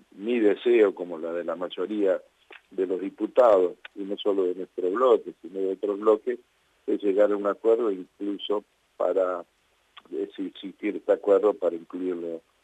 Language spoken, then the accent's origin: Spanish; Córdoba, Argentina; en el caso mío, como diputado cordobés